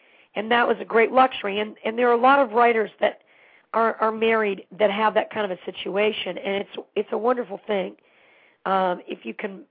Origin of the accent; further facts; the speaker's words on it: Poland, Ohio, United States; I came from Poland, Ohio, which is by Youngstown, and always was involved in musical theater as a kid.